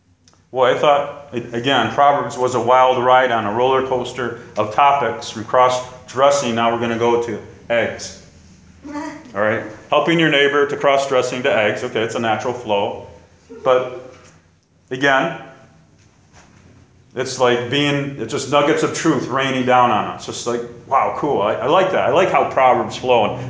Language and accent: English; New York, United States; There was one in my hometown near it, in Vestal, where a bear just climbed up a tree near a busy road and went to sleep.